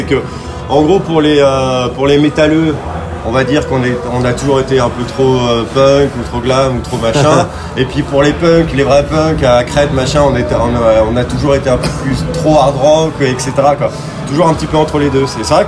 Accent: Île-de-France, France; De la banlieue, de l'Île-de-France, ouais. Enfin, Paris, banlieue.

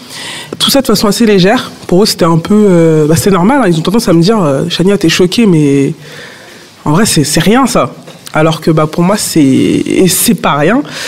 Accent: Sarcelles, Île-de-France, France; moi, j'ai grandi à Sarcelles. C'est aussi quelque chose que je connais comme eux. J'ai été confrontée à ces jeunes. Et me dire qu'aujourd'hui, j'ai 25 ans

